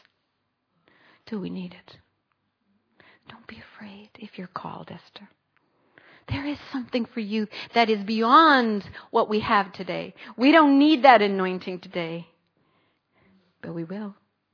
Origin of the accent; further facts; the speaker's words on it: Canada; I'm from Canada.